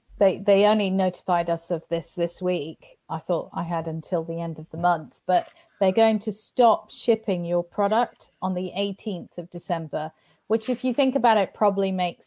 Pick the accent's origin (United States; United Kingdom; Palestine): United Kingdom; I'm a Brit